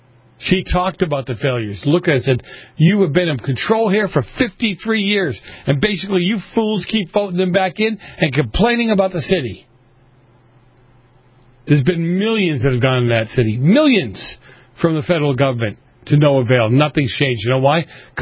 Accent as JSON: {"language": "English", "country": "Ireland", "said": "That's like coming up to me and telling me, as an Irish guy, what Italian food is good and what isn't."}